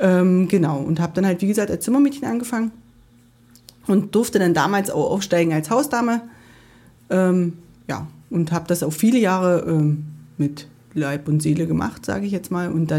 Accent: Thalberg, Brandenburg, Germany; moved away as an adult; also born or lived in Elsterwerda; now in Allgäu, Germany; Genau, also geboren bin ich in Elsterwerda, aber sesshaft von Thalberg, ganz normal, aus dem Elbe-Elster-Kreis und bin halt, ja, nach einem Jahr, oder wo ich 23 geworden bin, sind wir ins Allgäu gegangen, aber vorher, wie gesagt, immer hier sesshaft gewesen

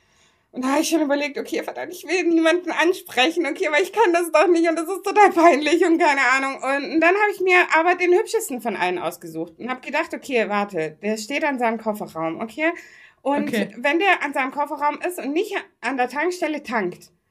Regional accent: Stuttgart, Baden-Württemberg, Germany; Wir sind Stuttgarter. Wir sollten der Stadt auch sein.

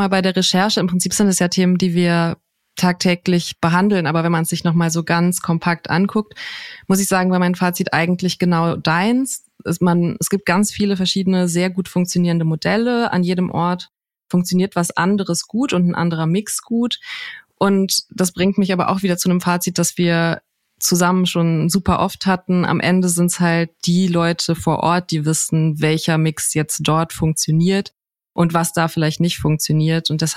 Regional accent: Berlin, Germany; Ich werde die ganze Zeit geoutet, erst als Berlinerin

